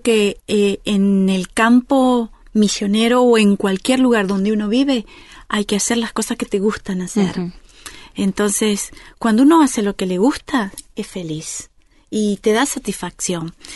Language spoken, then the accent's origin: Spanish; Salta, Argentina; De Salta, yo soy de Salta.